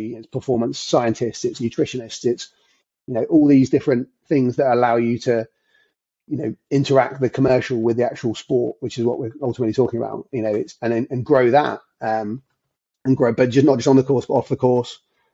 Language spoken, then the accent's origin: English; South East England, United Kingdom; I grew up randomly in Surrey and supported Bath as a kid.